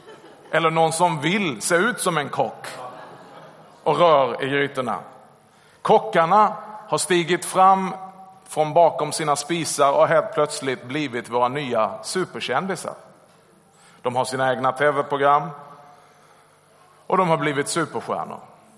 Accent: Skåne, Sweden; accent: Skåne dialect; Jag kommer från Skåne, som du hörs. Det är ingen sjukdom i halsen, det är en dialekt.

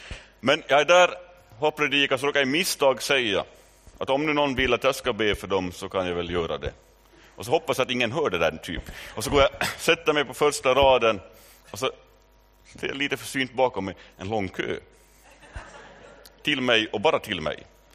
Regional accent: Stockholm, Stockholm County, Sweden; born there; och jag är född i Stockholm.

